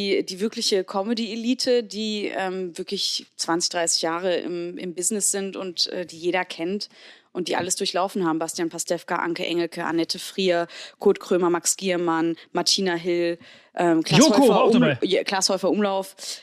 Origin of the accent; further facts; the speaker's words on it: Heinsberg, North Rhine-Westphalia, Germany; also ich komme ja auch vom Dorf, ich komme aus Heinsberg